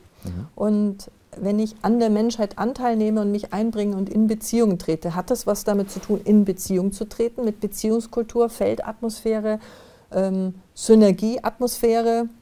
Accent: Munich, Bavaria, Germany; Also ich spreche jetzt aus der Erfahrung, ich komme aus München

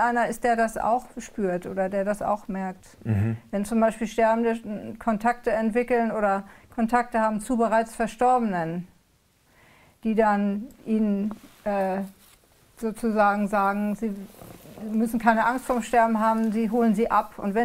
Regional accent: Hamburg, Germany; Und man hat mich als Kind in Hamburg-Fußbüttel immer durch die Nachbarschaft geschickt

